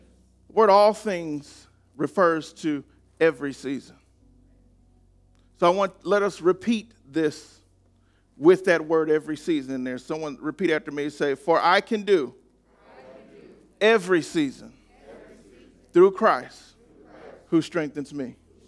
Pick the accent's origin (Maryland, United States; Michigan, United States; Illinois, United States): Michigan, United States; Detroit; born there; born in Detroit, I don't get a chance to see a lot of banners raised